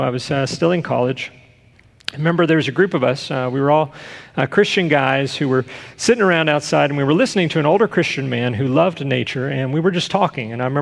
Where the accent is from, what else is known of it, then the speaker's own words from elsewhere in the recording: Texas, United States; I grew up in Texas, and my mom used to always call it a pinch.